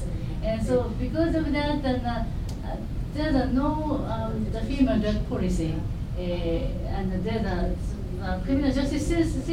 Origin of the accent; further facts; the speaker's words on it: Japan; English is a second language; I'm from Japan, and I'm teaching at university and also criminal justice.